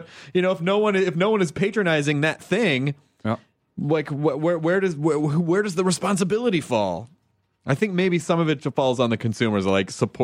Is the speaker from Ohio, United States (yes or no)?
no; Tennessee, United States; also born or lived in Kentucky; I'm from the South. I mean, like I grew up in Tennessee, and I was born in Kentucky